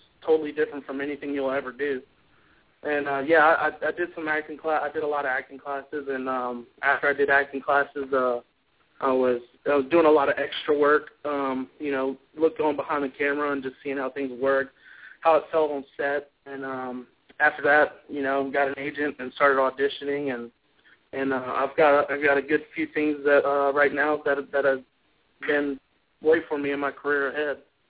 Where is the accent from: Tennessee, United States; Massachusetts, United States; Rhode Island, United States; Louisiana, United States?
Louisiana, United States; Growing up in Louisiana, you kind of grow up to be kind of, you know, wild and have fun